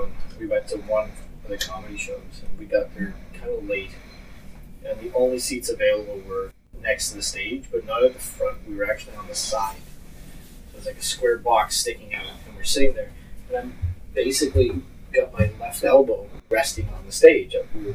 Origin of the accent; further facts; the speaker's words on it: Windsor, Ontario, Canada; Goes, where are you from … ? I was like, Windsor, Ontario. And I pause and say, Canada.